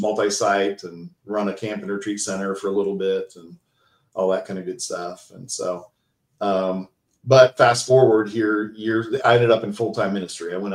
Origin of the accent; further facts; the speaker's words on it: Ohio, United States; I grew up in Ohio and grew up in a really great Christian family.